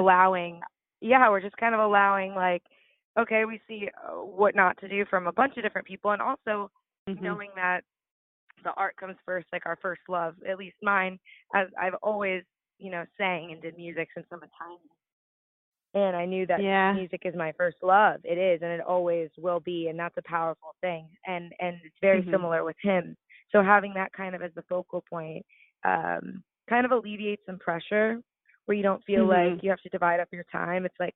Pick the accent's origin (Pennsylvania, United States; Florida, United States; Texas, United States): Florida, United States; Both my parents are from New York and they moved here, in their early teens, my dad moved actually when he was 18.